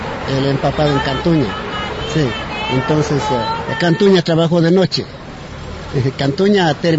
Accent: Loja, Ecuador; also born or lived in Chimborazo; Pues yo soy de Loja, de la última provincia de la región interandina.

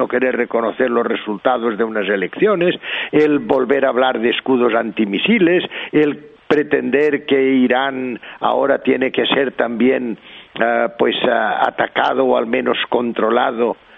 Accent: Catalonia, Spain; Yo como catalán entiendo un poco de lo del mercado y lo de los mercaderes, ¿verdad?

